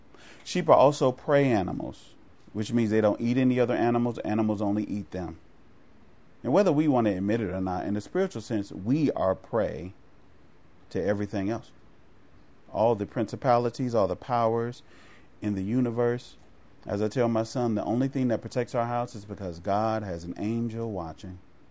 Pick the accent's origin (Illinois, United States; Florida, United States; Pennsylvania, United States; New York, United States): Illinois, United States; Chicago; now in California, United States; I'm from Chicago, where kids commit suicide and shoot each other, right?